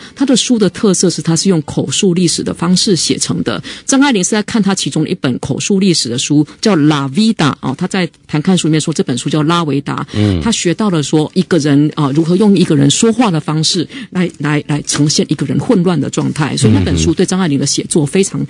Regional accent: Taiwan; 可是呢，我们台湾人并没有来

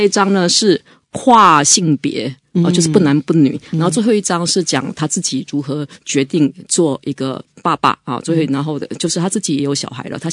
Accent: Taiwan; 我爸爸妈是台湾人，他生出我，我是台湾人。

